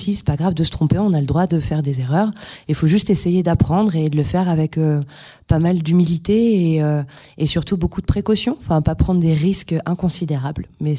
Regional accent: Normandy, France; On a grandi en Normandie, dans le nord-ouest de la France.

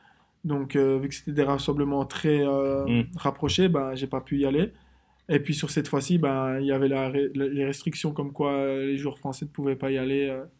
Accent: Belgium; Ils sont venus carrément jusqu'en Belgique, jusque chez mes parents. Ils sont venus chez moi en Belgique.

